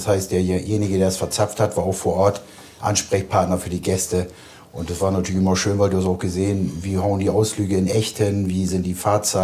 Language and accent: German; Neuenkirchen, Lower Saxony, Germany; ich komme halt aus Neunkirchen, tiefster Bremer Norden, sprich Niedersachse.